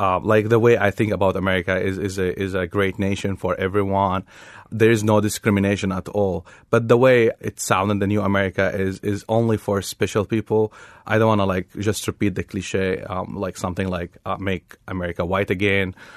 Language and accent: English; Lebanon; English is a second language; moved away as an adult; now in United States; I came from Lebanon. I didn't came from Syria. I did my undergrad in an American university in Beirut, and then I worked there for a couple of years till 2013.